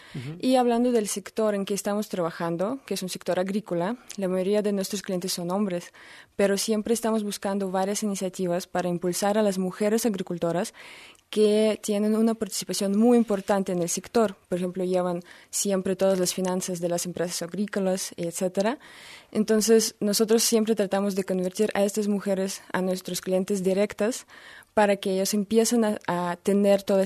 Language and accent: Spanish; Russia; now in Mexico; Soy de Rusia, pero uh-huh. Ya vivo aquí varios años en México.